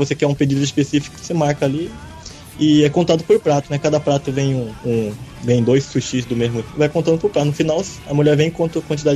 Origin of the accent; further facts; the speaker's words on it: Brazil; E eu mesmo sou brasileiro, né?